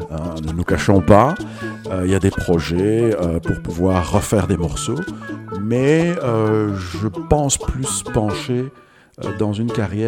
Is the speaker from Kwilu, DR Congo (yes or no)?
no; Kananga, Kasaï-Central, DR Congo; born there; je suis né le 9 juin 1967 et je suis né à Kananga. Kananga, c'est le centre du Congo. C'est en plein centre du Congo, donc à mi-chemin entre Kinshasa et Lubumbashi.